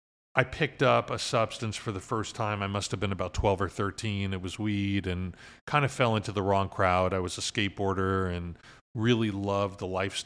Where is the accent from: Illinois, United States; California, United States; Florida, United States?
Florida, United States; Miami; I grew up in South Florida. I'm a native, okay. Which is weird, right? You don't meet too many Floridians, but I was born in Miami.